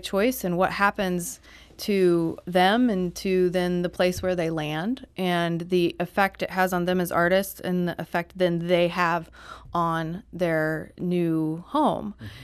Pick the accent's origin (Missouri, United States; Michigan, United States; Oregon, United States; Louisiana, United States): Missouri, United States; St. Louis; Well, I'm from St. Louis